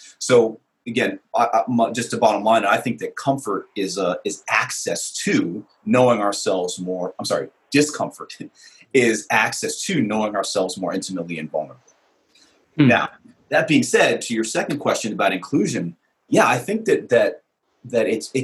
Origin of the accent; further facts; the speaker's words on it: Brooklyn, New York, United States; I grew up in Brooklyn, New York, in a very diverse community in the 70s and 80s and 90s.